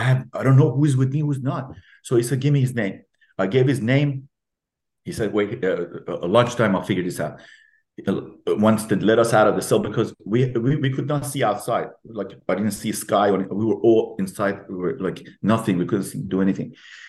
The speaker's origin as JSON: {"language": "English", "country": "Iran", "second_language": "English", "lives_now": "United States", "said": "I come from Iran. I come from a different culture. And I've come here"}